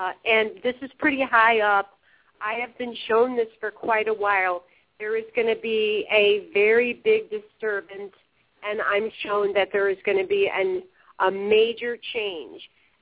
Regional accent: Chicago, Illinois, United States; I grew up in Chicago, and I just look out there, and I'm like, really, people, seriously?

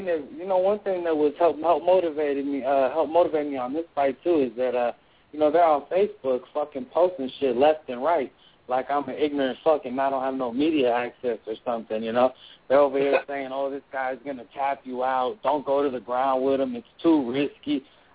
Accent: Concord, California, United States; I'm from Barrie, Concord, California.

